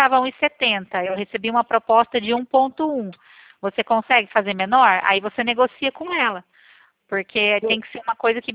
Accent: Presidente Prudente, São Paulo, Brazil

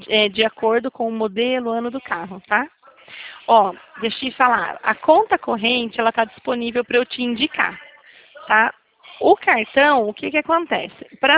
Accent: São Paulo, Brazil; Eu sou de São Paulo.

